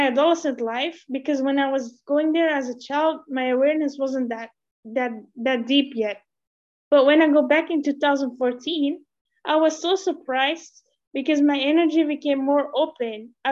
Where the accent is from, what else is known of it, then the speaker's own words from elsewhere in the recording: Belgium; So I grew up in Belgium because I'm born in Belgium